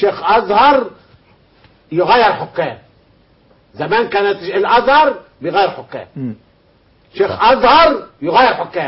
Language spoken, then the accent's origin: Arabic; Egypt; وانا كمواطن مصري بسيط